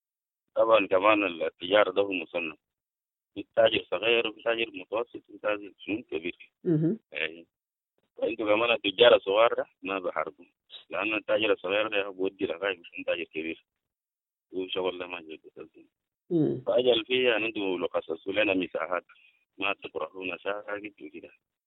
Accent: South Sudan; أصل بالرغم أنا إنسان جنوبي وكده أصل الناس بيقولوا لي أنا دارفوري

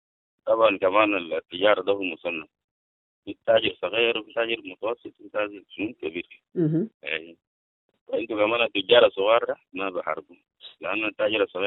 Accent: South Sudan; أنا إنسان جنوبي

